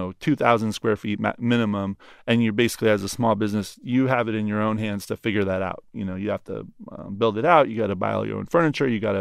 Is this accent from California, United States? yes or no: no; Oregon, United States; So first of all, I'm coming from Oregon. I've never met an Israeli before.